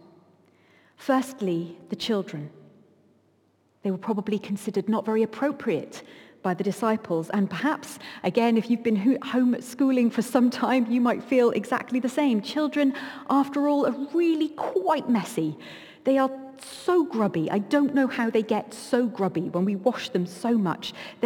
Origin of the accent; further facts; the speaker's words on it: United Kingdom; We are British and we queue. That is what we do.